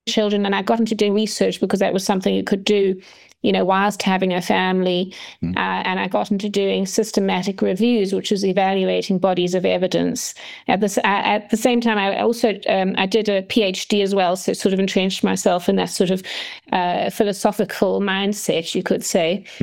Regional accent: South Africa; My background is I grew up in South Africa. Well, I was born there and my ancestry is there. And I studied there.

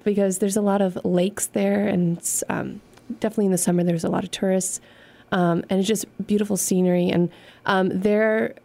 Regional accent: United States; first language Polish; English is a second language; So actually, Polish is my first language. Hmm. Both my parents are from Poland.

